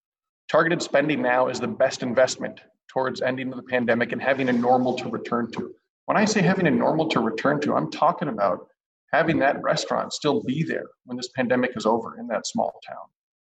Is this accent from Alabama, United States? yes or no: no; Iowa, United States; I grew up in Northeast Iowa, and I remember the feeling of a new business opening up.